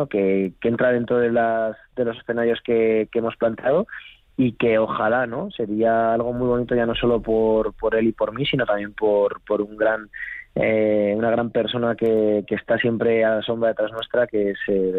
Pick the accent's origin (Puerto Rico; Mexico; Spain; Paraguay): Spain; Aragon; como buen aragonés que soy